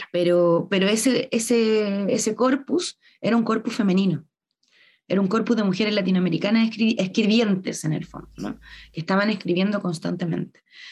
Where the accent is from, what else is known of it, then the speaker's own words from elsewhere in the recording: La Serena, Coquimbo, Chile; Porque yo nací y me criaron aquí en Serena.